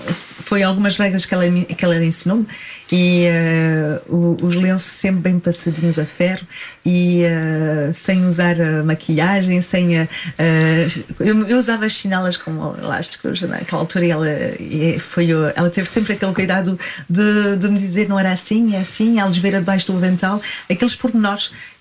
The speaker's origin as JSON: {"language": "Portuguese", "town": "Viana do Castelo", "region": "Norte", "country": "Portugal", "said": "Ouvir, eu sou de Viana."}